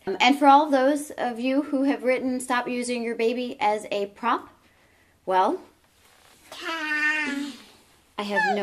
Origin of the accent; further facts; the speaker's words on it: Baltimore, Maryland, United States; also born or lived in Sri Lanka; First of all, I was born in Sri Lanka. I grew up in Baltimore, neither of which are India.